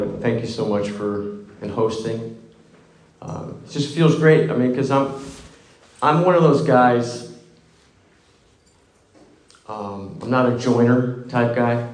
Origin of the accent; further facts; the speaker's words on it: Davenport, Iowa, United States; I'm from Davenport, Iowa. Another transplant.